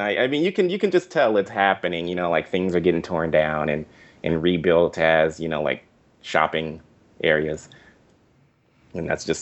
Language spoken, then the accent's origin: English; Inglewood, California, United States; I grew up specifically in Inglewood. And, you know, Inglewood is, like, a Black neighborhood.